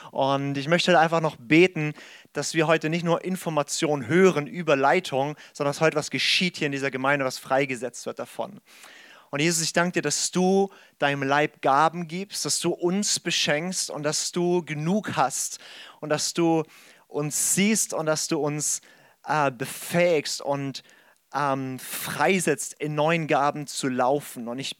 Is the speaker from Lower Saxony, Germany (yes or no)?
no; St. Georgen, Baden-Württemberg, Germany; Ich komme aus St. Georgen hier im schönen Schwarzwald, 40 Minuten von euch weg.